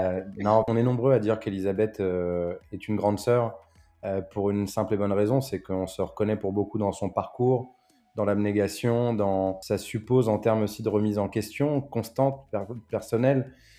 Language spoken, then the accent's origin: French; Évry-Courcouronnes, Île-de-France, France; Moi, j'ai grandi à Évry-Courcouronnes, je suis un pur produit de banlieue. J'ai grandi dans un quartier de voisin à celui d'Elisabeth, dans un quartier qui s'appelle Jean Rostand.